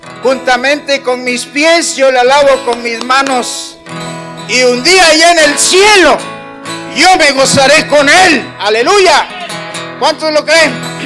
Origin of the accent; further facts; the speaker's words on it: Veracruz, Mexico; Bueno, es que nosotros somos jarochos. Y los jarochos tenemos la sangre caliente.